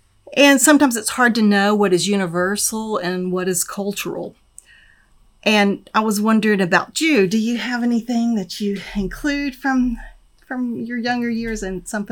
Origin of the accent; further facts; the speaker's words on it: Texas, United States; I grew up in Texas, and Texas is a can-do place.